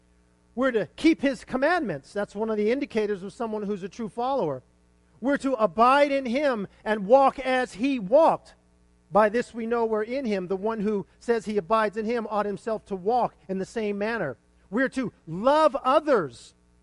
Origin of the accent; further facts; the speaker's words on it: Las Vegas, Nevada, United States; You travel anywhere in the world and you tell them from Las Vegas and they respond the same way.